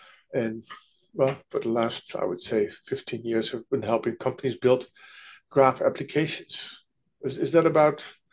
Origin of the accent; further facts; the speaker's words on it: Netherlands; English is a second language; moved away as an adult; now in California, United States; About 20 years ago, I came from the Netherlands to California